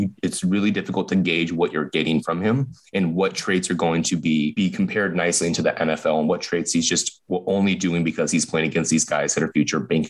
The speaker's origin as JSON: {"language": "English", "town": "Seattle", "region": "Washington", "country": "United States", "said": "I'm from Seattle."}